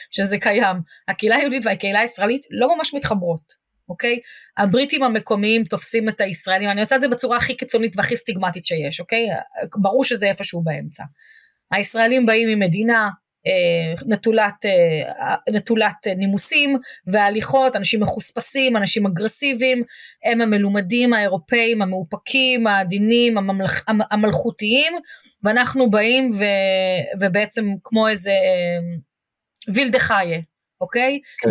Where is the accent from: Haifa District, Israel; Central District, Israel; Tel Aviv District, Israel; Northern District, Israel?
Tel Aviv District, Israel; Bnei Brak; אני גדלתי במעטפת מדהימה, כן, החיים, לגדול בבני ברק היה מבחינתי, באמת, קוקון, כמה שהיה כיף לגדול שם אז